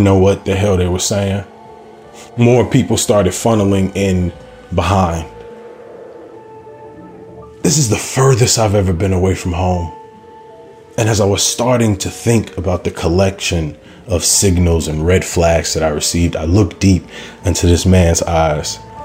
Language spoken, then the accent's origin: English; Chicago, Illinois, United States; Because I mentioned I was from Chicago, he could tell that I understood a little bit about